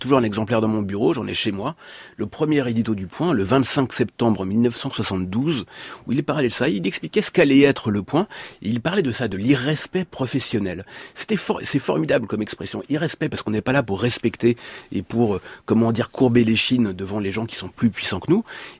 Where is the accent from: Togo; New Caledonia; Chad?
Togo; Je suis un peu togolais également, parce que j'ai grandi au Togo, et un peu parisien, un peu berrichon